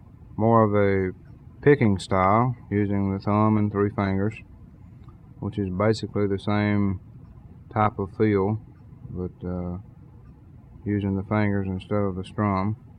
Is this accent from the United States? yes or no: yes; Nashville, Tennessee, United States; I'm from Nashville, Tennessee. I'm a banjo player